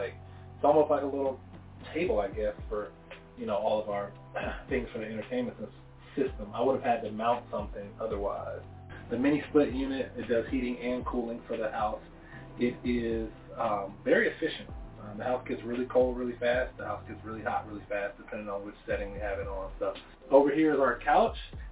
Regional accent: Kansas City, Missouri, United States; We're originally from Kansas City, Missouri, so that's why we have that, because that's always home for us.

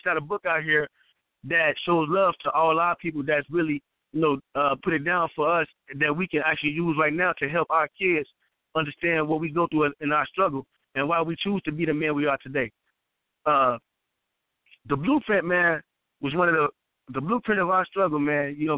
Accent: Chicago, Illinois, United States; now in San Diego, United States; I wrote the Midwest version of the Thug Bible, which I'm from Chicago. You know what I'm saying? That's just the first cut version of it. Then I'm currently living in San Diego on the West Coast.

